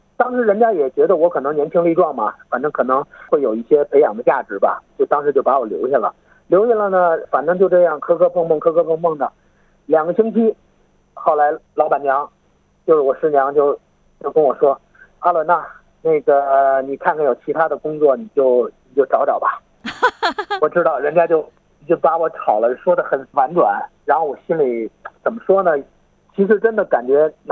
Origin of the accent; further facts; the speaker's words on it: Beijing, China; 因为当时找工作，我们是从北京来的，也不会讲广东话。